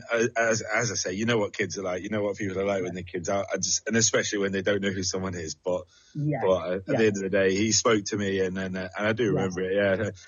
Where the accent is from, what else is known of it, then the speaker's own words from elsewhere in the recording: West Bridgford, East Midlands, United Kingdom; So I'm from West Bridgeford. I was born in 1986